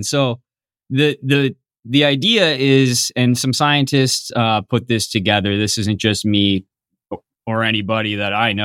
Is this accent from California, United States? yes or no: no; Wisconsin, United States; And I'm from Wisconsin, so I have a lot of corn knowledge.